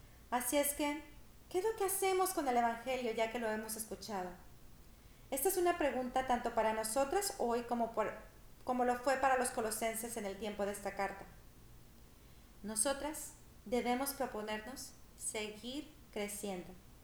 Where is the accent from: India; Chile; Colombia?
India; moved away as an adult; now in United States; Hace 16 años vine de la India a los Estados Unidos de América a trabajar como una consultora en el Departamento de Tecnología. En la India fui criada como una hindú panteísta.